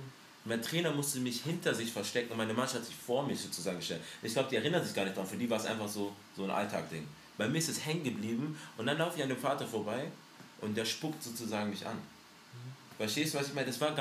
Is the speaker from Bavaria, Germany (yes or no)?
no; Stuttgart, Baden-Württemberg, Germany; born there; Wo kommst du ursprünglich? Deutschland. Frauenklinik. Stuttgart. sozusagen Richtung Cannstatt.